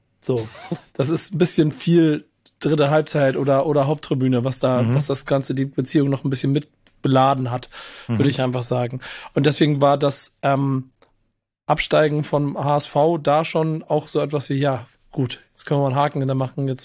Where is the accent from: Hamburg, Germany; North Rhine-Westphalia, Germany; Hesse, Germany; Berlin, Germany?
Hamburg, Germany; freue ich mich wirklich auch als Hamburger